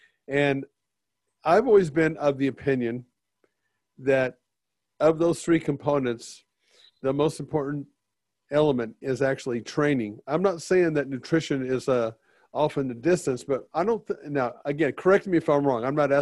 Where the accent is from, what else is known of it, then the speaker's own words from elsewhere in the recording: United States; we come from America and everything is pretty plentiful here, you know, and I was just a dumbass American over in Eastern Bloc country